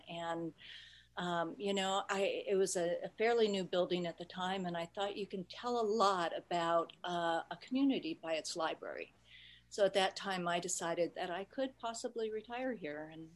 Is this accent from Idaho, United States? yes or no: yes; Idaho, United States; I'm an Idaho native. I was born in Idaho, got sort of taken away for a little time, but I'm back.